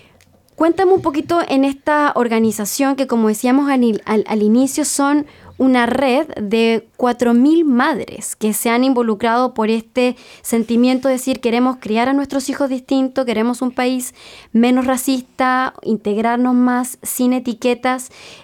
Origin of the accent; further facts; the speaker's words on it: Chile; yo que soy chilena y que tuve que pedir visas para estar acá